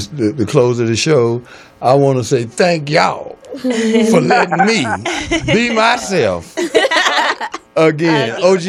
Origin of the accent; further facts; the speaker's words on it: Murfreesboro, Tennessee, United States; I just got back from Nashville, and I'm from Murfreesboro, Tennessee, and y'all going to see my hometown on the news October the 28th